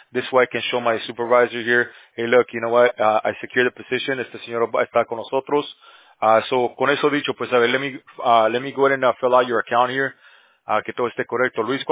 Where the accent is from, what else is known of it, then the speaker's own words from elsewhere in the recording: Bolivia; Oh, Guatemala, ya, yo soy de Bolivia.